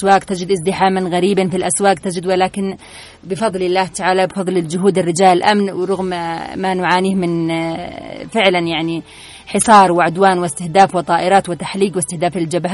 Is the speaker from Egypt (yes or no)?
no; Yemen; أنا كمواطنة يمنية